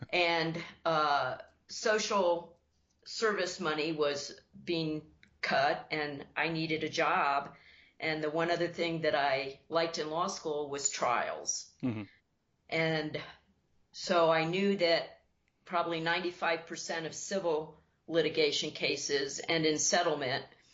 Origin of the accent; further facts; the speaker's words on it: Alaska, United States; we're residents of Alaska, and that's still my home state, the last frontier.